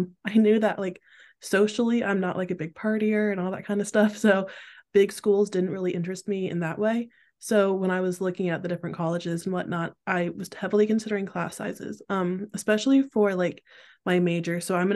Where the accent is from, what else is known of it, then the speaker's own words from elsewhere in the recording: North Carolina, United States; now in Oregon, United States; So I go to a small liberal arts school in Oregon, like I said. I'm from North Carolina.